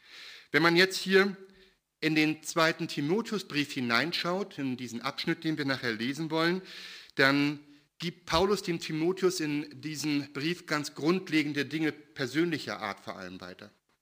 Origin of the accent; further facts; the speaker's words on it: East Germany, Germany; Ich bin ja in der DDR aufgewachsen und habe erst mit 18 Jahren Jesus gefunden und mich für ihn entschieden.